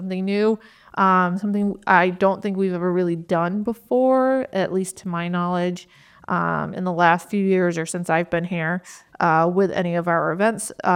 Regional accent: Lysander, New York, United States; You have one in my hometown of Lysander.

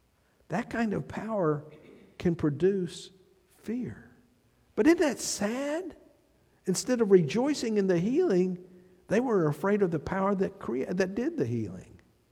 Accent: Texas, United States; I do it Jairus because I'm from Texas. Got to get all my vowels in, all my syllables.

